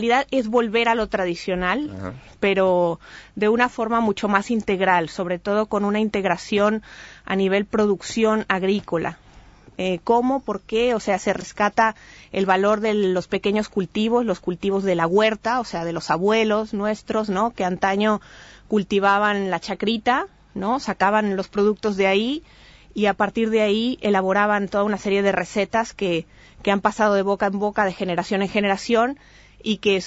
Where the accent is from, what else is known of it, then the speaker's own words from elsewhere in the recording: Mexico; Soy mexicana, tal como apuntas.